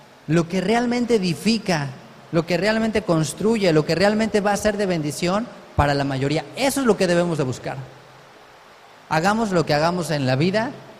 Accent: Mexico; Digo, ah, pues yo soy de México.

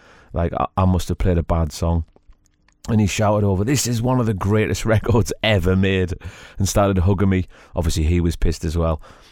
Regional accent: Newcastle, North East England, United Kingdom; I'm a producer from Newcastle in the UK

